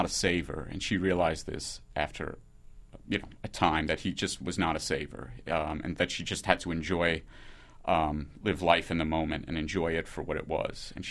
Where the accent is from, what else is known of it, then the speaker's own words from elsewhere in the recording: New York City, New York, United States; I grew up a Mets fan, even though I was from the Bronx.